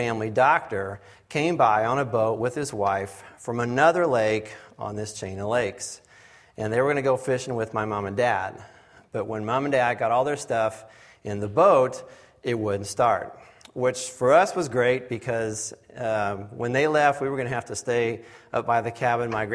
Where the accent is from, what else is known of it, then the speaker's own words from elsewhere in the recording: Indianapolis, Indiana, United States; For those of you who don't know … I'm from Indianapolis.